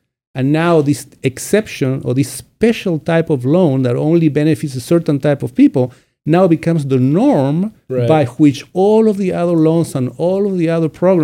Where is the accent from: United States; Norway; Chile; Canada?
Chile; born there; English is a second language; moved away; When I was born in Chile, until pretty much the 80s, there was no income tax in Chile.